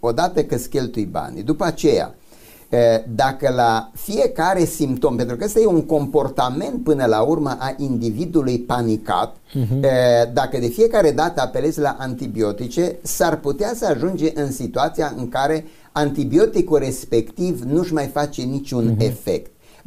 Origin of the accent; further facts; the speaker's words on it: Romania; noi ca români exagerăm foarte tare cu antibioticele